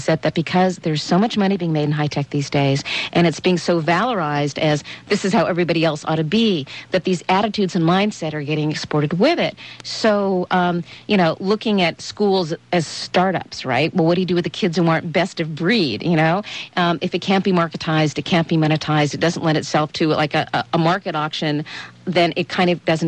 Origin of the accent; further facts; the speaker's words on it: California, United States; as a Californian coming to Canada